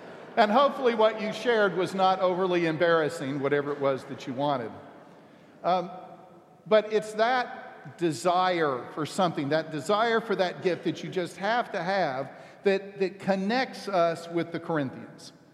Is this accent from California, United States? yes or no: no; Texas, United States; But I have to say, growing up in Texas, there were a lot of things in the movie that I had no connection with.